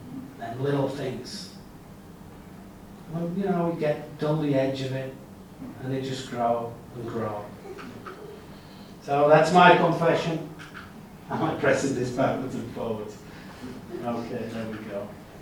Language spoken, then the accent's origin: English; England, United Kingdom; It happened in England, and I'm ashamed to be English or British, if you like, because I'm half Welsh.